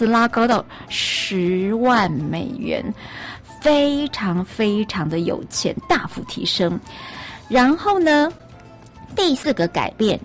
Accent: Taiwan; 我们台湾人不喜欢搬家

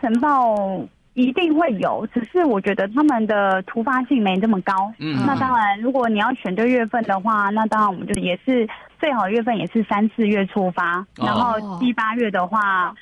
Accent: Taiwan; 对于我们台湾人来说，喝这个椰枣奶昔确实会甜一点，

